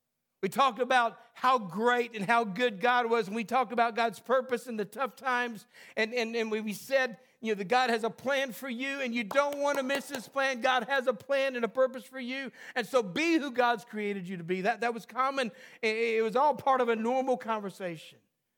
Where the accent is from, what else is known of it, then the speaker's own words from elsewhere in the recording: Texas, United States; I grew up in Texas.